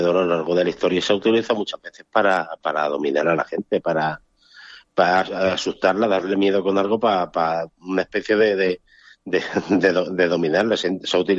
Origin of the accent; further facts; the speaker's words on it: Yecla, Region of Murcia, Spain; hay una leyenda local de mi tierra, que es Yecla.